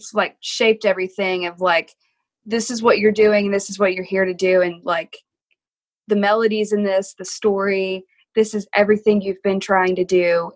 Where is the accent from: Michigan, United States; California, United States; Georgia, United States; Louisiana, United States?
Louisiana, United States; now in Tennessee, United States; I'm from Louisiana. I live in Tennessee, and, like, this song's about Tulsa.